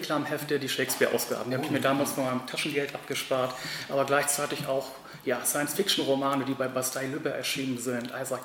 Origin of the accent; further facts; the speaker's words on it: Oldenburg, Lower Saxony, Germany; Ich bin in Donnerschwee aufgewachsen und am Flötenteich zur Schule gegangen.